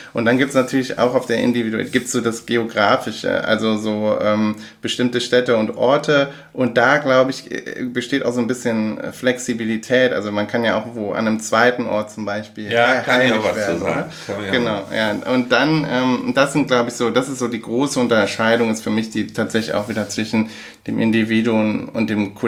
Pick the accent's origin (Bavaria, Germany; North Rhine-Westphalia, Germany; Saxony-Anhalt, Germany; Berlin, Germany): North Rhine-Westphalia, Germany; Aachen; meine Jugend und meine Kindheit und damit auch meine Heimatstadt Aachen so ein bisschen zu erinnern